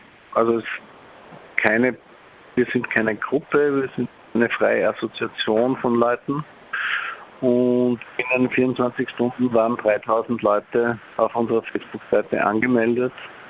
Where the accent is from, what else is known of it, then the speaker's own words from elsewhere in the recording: Vienna, Austria; Und wir kommen ja aus Wien